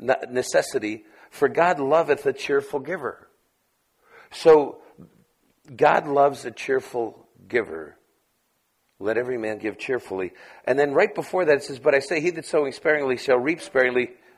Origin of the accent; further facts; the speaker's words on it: New York, United States; let me tell you, I'm from New York, and my agenda matters, okay?